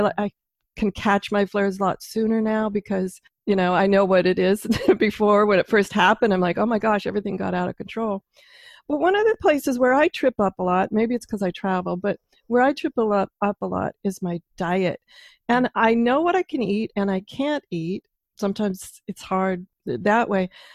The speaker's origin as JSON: {"language": "English", "region": "Pacific Northwest", "country": "United States", "said": "I had to remind them I'm from the Pacific Northwest and I thought I was home."}